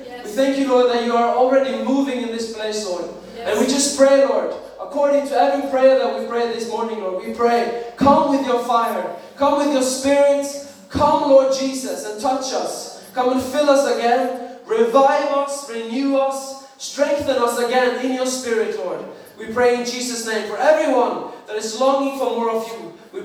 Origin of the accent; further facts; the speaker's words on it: Norway; I am 23 years old. I'm from Norway.